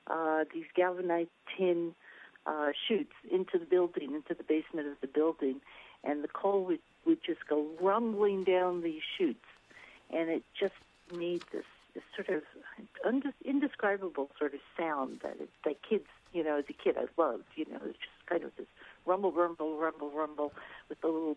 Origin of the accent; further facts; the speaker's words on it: Park Slope, New York, United States; there are two sounds that I haven't heard in years from growing up in Park Slope, and they're both from the 1950s.